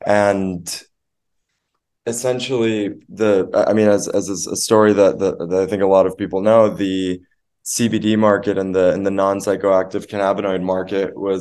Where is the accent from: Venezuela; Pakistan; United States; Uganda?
Venezuela; so my family, you know, for a few generations now in South America, I'm originally from Venezuela